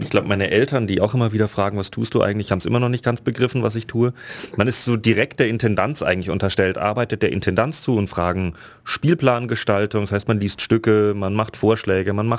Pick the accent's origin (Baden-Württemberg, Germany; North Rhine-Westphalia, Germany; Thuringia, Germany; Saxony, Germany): Baden-Württemberg, Germany; Lörrach; also born or lived in Schopfheim; Also ich bin zwar in Schopfheim geboren, aufgewachsen bin ich aber in Lörrach. Das bedeutet direkte Nachbarschaft zu Basel.